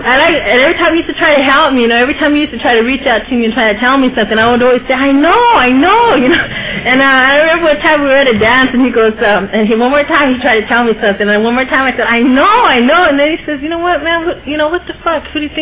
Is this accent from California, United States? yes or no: yes; Salinas, California, United States; I'm originally from Salinas